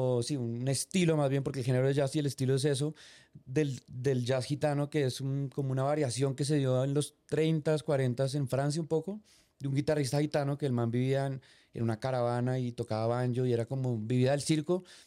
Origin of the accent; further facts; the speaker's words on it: Bogotá, Colombia; yo soy de Bogotá